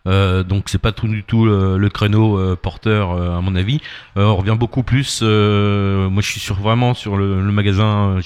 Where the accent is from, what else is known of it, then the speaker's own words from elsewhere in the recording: Fécamp, Normandy, France; moi je suis de Fécamp, donc j'ai pas regardé ça dans un premier temps.